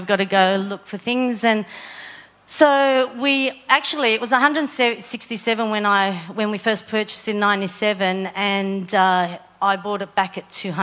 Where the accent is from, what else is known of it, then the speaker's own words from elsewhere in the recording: Sydney, New South Wales, Australia; I'm from Sydney.